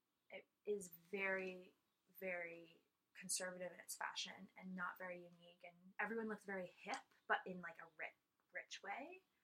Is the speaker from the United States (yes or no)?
no; London, Ontario, Canada; I'm from London, Ontario, yeah. which is, I don't know, I think has a reputation for being pretty conservative.